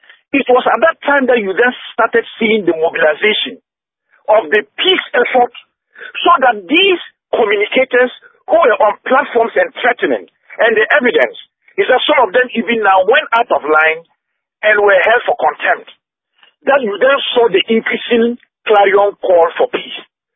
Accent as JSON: {"language": "English", "country": "Ghana", "said": "the cable was not necessary, speaking as a Ghanaian, because the assurances and all the efforts from the national security, from civil society, the peace council"}